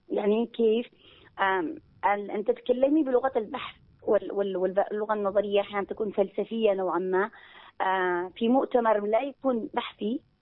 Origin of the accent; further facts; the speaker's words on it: Yemen; نحن كباحثات يمنية نعتمد على بعض